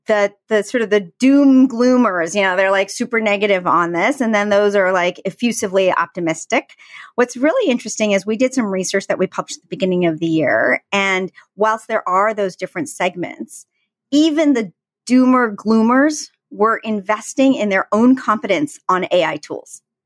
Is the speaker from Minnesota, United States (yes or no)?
no; San Francisco, California, United States; I'm from San Francisco.